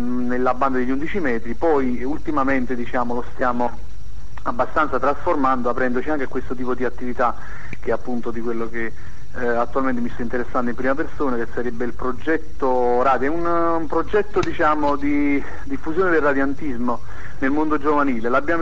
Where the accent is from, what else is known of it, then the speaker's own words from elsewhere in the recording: Naples, Campania, Italy; Io praticamente sono di Napoli, la provincia di Napoli, sto qui a Quarto